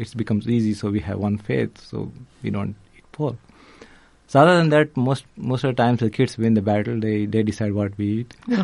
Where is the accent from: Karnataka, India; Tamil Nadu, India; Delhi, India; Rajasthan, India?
Karnataka, India; Bengaluru; I grew up in Bangalore, South India.